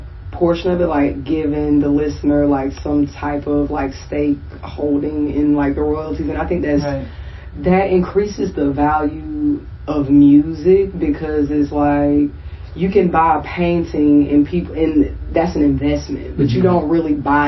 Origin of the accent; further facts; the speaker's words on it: Athens, Georgia, United States; I'm actually from Athens.